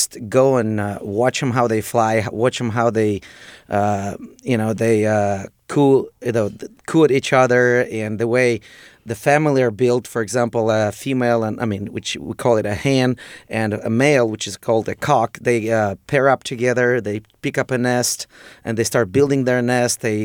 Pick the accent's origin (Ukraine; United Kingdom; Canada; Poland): Ukraine; English is a second language; now in United States; I am from Ukraine originally. Grew up there, and in 2005, I moved to United States